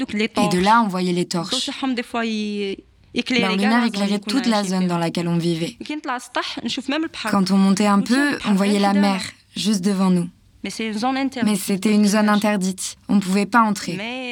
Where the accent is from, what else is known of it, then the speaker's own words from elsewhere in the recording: Arzew, Oran Province, Algeria; born there; Je suis née à Arzeux en 91. Arzeux, c'est proche d'Oran. Mes parents viennent de Mostaganem.